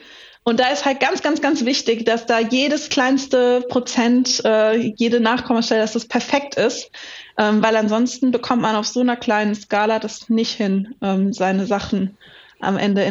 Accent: Rhineland-Palatinate, Germany; ich bin ja nicht born and raised Heidelbergerin, ich bin ja Pfälzerin. Wir sagen, glaube ich, Knatzel in der Pfalz.

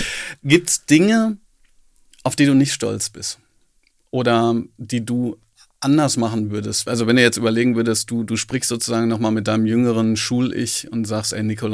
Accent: North Rhine-Westphalia, Germany; ich komme halt aus dem Ruhrgebiet, ne? Ja. Da fängt man ja fast jeden Satz mit Hör mal.

